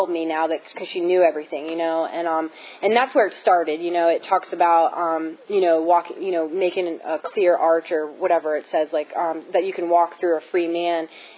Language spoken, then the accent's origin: English; Maryland, United States; It was always the fact that my parents were divorced or that I grew up in Southern Maryland.